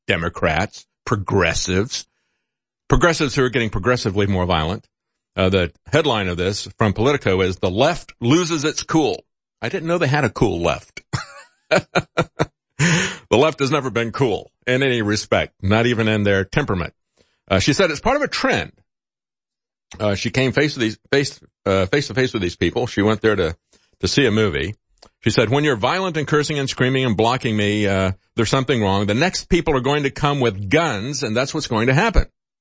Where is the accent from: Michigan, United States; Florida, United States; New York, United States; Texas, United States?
Florida, United States; Tampa; I grew up in Tampa.